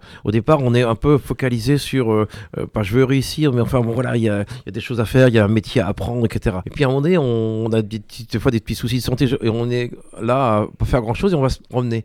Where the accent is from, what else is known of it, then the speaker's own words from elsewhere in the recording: Normandy, France; nous on a presque honte de dire je suis normand, mais bon sang, on est normand quoi